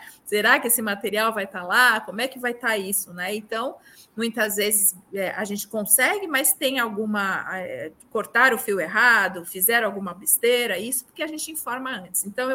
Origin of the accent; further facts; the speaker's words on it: São Paulo, Brazil; eu vou falar bastante aqui de São Paulo, que é onde eu moro, né? Minha cidade, sou paulistana.